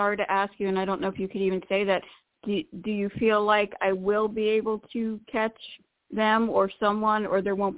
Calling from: Florida, United States; from Florida.

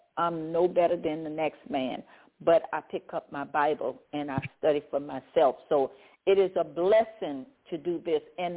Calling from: Baton Rouge, Louisiana, United States; I'm calling from Baton Rouge, Louisiana.

